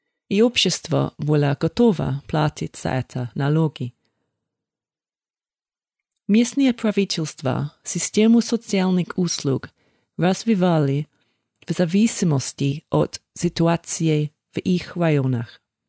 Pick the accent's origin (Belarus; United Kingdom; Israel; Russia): United Kingdom; England; Russian is a second language; Я из Англии.